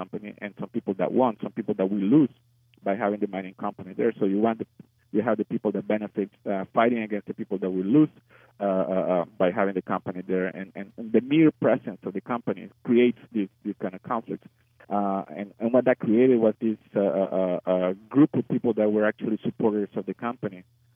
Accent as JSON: {"language": "English", "country": "El Salvador", "lives_now": "Canada", "said": "I'm Salvadoran and I'm Canadian, as I said before."}